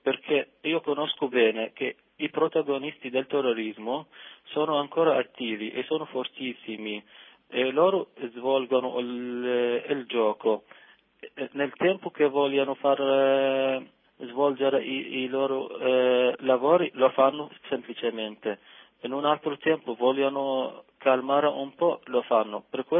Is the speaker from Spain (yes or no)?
no; Iraq; nessuno può dare una rosa al soldato che entra per invadere il mio paese. Per questo il mio sentimento era molto molto triste, come la maggioranza degli iracheni